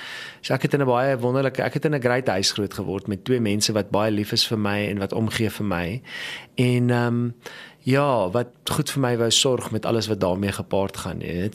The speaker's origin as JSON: {"language": "Afrikaans", "town": "Johannesburg", "region": "Gauteng", "country": "South Africa", "tie": "born or raised there"}